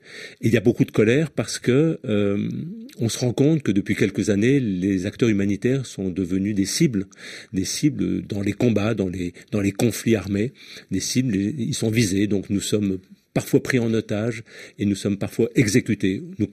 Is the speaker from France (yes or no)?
yes; France; si on reste chez nous en France